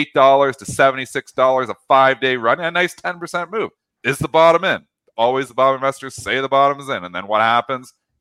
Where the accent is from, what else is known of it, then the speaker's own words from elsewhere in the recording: Canada; because I'm Canadian, and I have that over there.